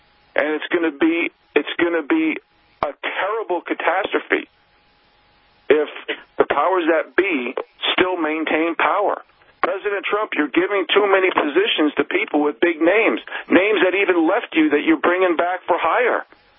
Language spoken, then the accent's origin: English; New York City, New York, United States; born there; now in Montana, United States; Now, I was born in Jamaica, Queens. We're both from Queens. And I lived in the metropolitan area of New York City for 26 years